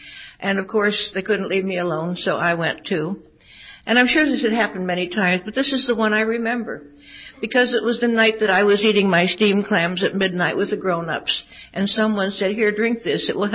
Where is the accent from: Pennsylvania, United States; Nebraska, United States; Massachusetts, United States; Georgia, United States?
Pennsylvania, United States; born there; And I was born in Pennsylvania. I'm an only child.